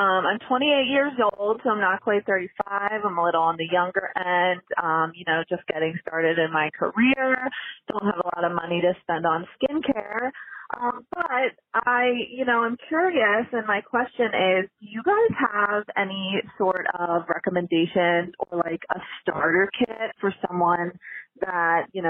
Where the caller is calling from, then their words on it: Lancaster, Pennsylvania, United States; I am calling from Lancaster, Pennsylvania.